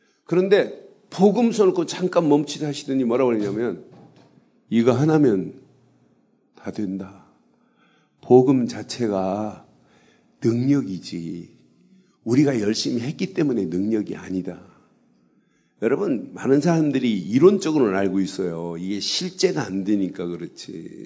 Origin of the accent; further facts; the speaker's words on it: South Korea; 난 한국에서 온 목사입니다.